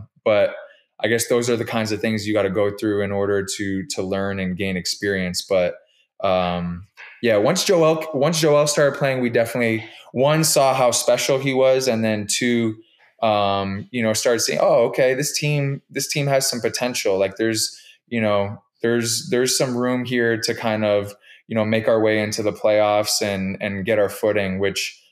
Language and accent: English; Toronto, Ontario, Canada; It was so fitting that you said it in Toronto, which is my hometown.